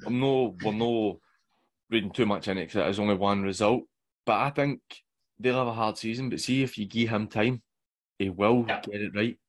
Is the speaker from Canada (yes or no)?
no; Glasgow, Scotland, United Kingdom; I'm originally from Maryhill